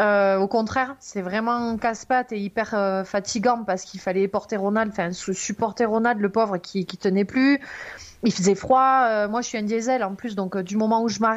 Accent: Font-Romeu, Occitanie, France; je suis originaire donc des Pyrénées-Orientales, de Font-Romeu.

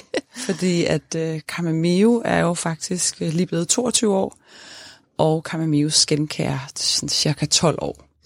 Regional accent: Svendborg, Region of Southern Denmark, Denmark; Altså jeg er fra Sydfyn, fra Svendborg, og havde sådan en helt almindelig opvækst, og dejlig normal opvækst

